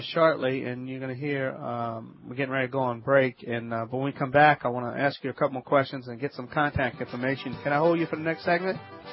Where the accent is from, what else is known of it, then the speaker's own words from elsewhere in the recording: Louisiana, United States; So I'm a Cajun man from the Bayou Land.